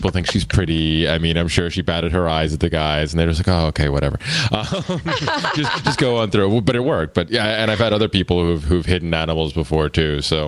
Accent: Pennsylvania, United States; Because my whole family's from here, so when I grew up in Pennsylvania, we used to come up here a lot to visit the family and stuff.

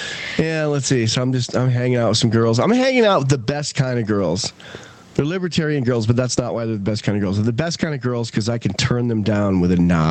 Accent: East Coast, United States; now in Wyoming, United States; Even though I'm from the East Coast too originally, before I wised up and moved to Wyoming.

